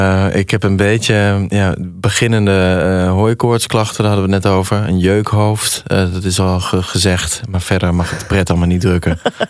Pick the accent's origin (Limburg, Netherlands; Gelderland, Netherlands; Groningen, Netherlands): Limburg, Netherlands; Ik kom uit Zuid-Limburg. Daar ben ik geboren in een klein dorpje.